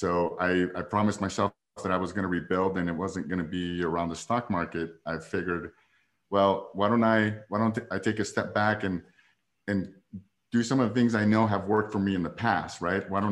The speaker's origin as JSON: {"language": "English", "town": "Denver", "region": "Colorado", "country": "United States", "said": "Anyways, I'm from Denver, Colorado. If anybody is from Denver, I'd be happy to meet with you."}